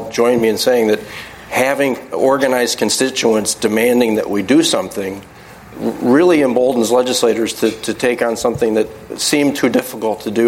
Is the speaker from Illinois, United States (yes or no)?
yes; Oak Park, Illinois, United States; I grew up in Oak Park, a nuclear-free zone, as well as a handgun-free zone. We didn't see weapons growing up.